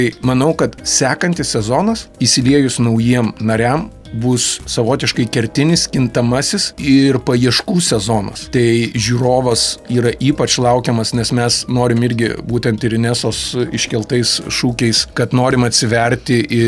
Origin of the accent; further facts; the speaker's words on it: Alytus, Alytus County, Lithuania; gimiau ir augo Alytuje